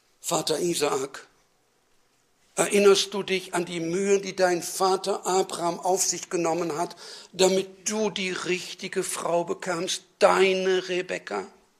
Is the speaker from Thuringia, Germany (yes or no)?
no; North Rhine-Westphalia, Germany; Vielleicht bei euch hier in dem Siegerland mag es noch gehen, aber bei uns im Ruhrgebiet, aber auch schon im Hinterland